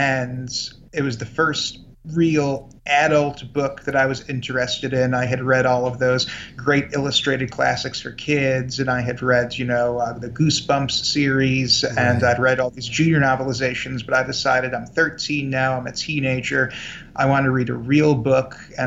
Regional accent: Houston, Texas, United States; born there; Yeah, I was born in Houston.

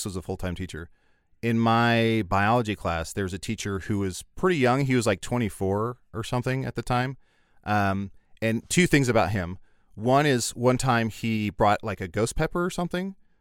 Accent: Kewaunee, Wisconsin, United States; I remember in where I grew up in Kewaunee and other places, anytime there was a substitute, and I think this is universal, like a river cop, no respect.

